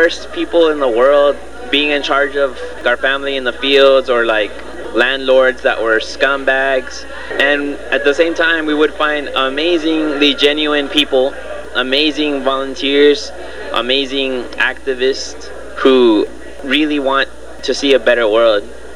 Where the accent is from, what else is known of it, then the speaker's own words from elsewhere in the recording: Immokalee, Florida, United States; I'm from Immokalee, Florida.